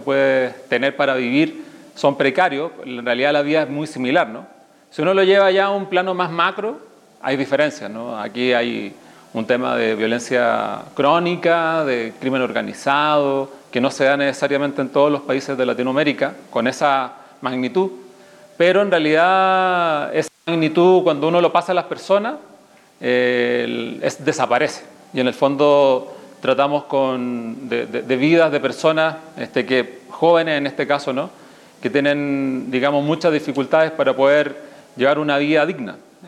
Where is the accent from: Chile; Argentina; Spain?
Chile; Santiago, Santiago Metropolitan; now in Mexico; viene desde donde soy yo, desde Chile. Soy originario de Santiago y desde el 2011 radico en México.